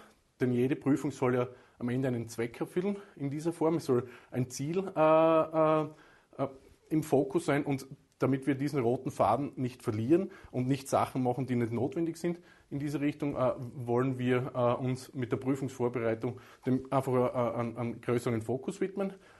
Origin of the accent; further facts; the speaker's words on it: Styria, Austria; born there; now in Wolfsberg, Austria; Jetzt bin ich gebürtiger Steirer, ich lebe in Wolfsberg